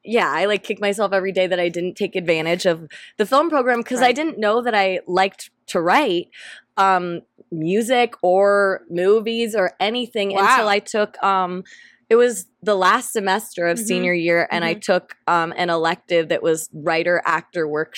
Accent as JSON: {"language": "English", "region": "California", "country": "United States", "tie": "born or raised there", "said": "Yes, born and raised. My mom's whole side of the family's in LA, so I grew up going to LA all the time to visit my grandma"}